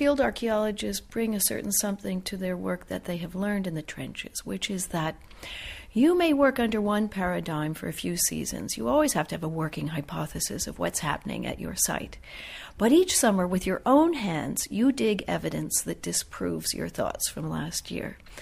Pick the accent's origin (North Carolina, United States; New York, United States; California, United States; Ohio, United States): Ohio, United States; Toledo; I grew up in a very I grew up in Ohio, in Toledo, Ohio. Not a great deal going on, but the only show in town was our great Toledo Museum of Art.